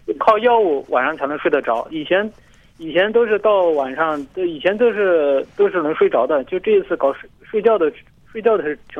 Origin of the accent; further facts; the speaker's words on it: Anhui, China; 是的，我是安徽的。